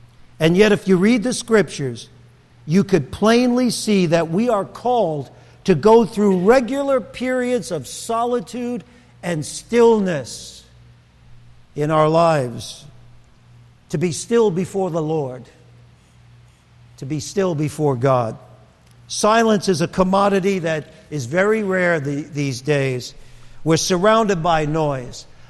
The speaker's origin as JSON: {"language": "English", "town": "Brooklyn", "region": "New York", "country": "United States", "tie": "born or raised there", "said": "I thought people, when I grew up in Brooklyn, after midnight, they went to bed."}